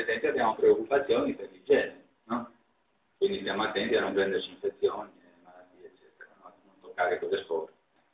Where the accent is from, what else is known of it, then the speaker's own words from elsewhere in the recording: Liguria, Italy; nel mio paese, io vengo dalla Liguria